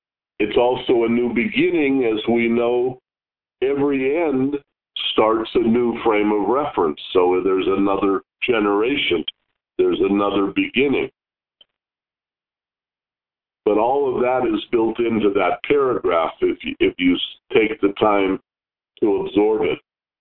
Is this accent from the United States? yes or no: yes; Los Angeles, California, United States; I would answer from Los Angeles